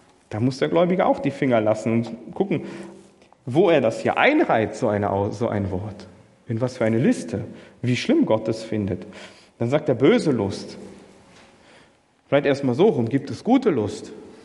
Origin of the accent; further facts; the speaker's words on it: Germany; So ein Empfinden haben wir als Deutsche.